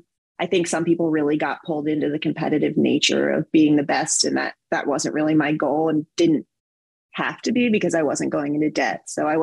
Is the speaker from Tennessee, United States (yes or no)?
yes; Memphis, Tennessee, United States; So if that was University of Memphis, where my hometown, that was totally fine.